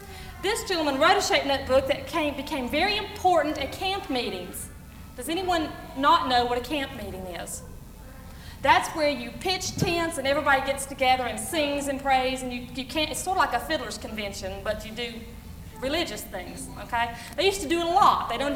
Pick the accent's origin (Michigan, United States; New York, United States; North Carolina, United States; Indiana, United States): North Carolina, United States; Well, I'm from Western North Carolina, but I don't like that term too well.